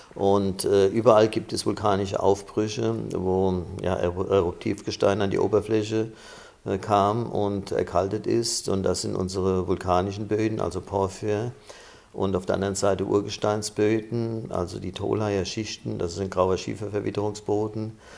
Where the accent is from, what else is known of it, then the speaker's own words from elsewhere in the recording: Oberhausen, Rhineland-Palatinate, Germany; Ich komme aus Oberhausen, das ist direkt an dem Fluss. Gegenüber liegt Niederhausen.